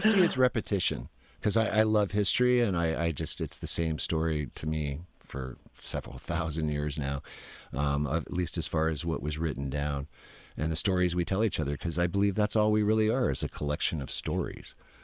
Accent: New York, United States; because I grew up in New York, right?

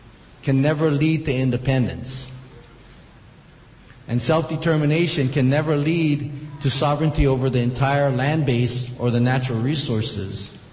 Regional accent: Hawaii, United States; Because it is contrary to our status as Hawaiian nationals on the Hawaiian kingdom.

